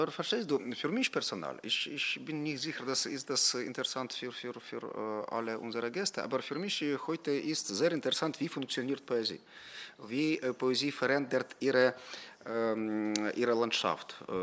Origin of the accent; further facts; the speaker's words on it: Ukraine; German is a second language; Bei uns in der Ukraine, die Kultur und die Literatur sind sehr, sehr, sehr politisiert, ja, genau, politisiert.